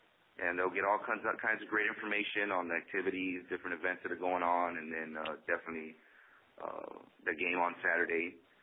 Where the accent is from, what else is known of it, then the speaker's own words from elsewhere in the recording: San Antonio, Texas, United States; Like I said, I'm from San Antonio, so I was stationed a couple hours from here